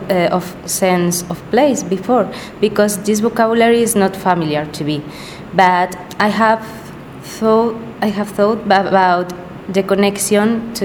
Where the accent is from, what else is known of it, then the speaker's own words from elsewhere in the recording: Bilbao, Basque Country, Spain; moved away as an adult; I grew up in Bilbao, one of the rainiest cities of Spain, and I was living there for 18 years.